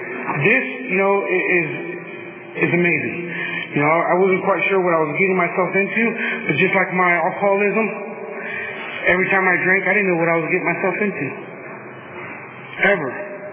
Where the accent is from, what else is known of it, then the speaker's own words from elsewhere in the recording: Visalia, California, United States; also born or lived in Tulare; I am originally from born in Tulare, California, General Hospital, the old one, not the new one. Born and raised in Northside Visalia, not by choice, but through reality.